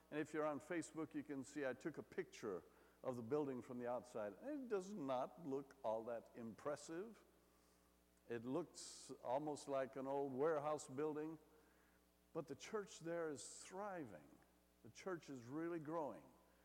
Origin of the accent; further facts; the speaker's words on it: Kingston, Jamaica; the person bringing the word was my hometown preacher in Kingston, Jamaica.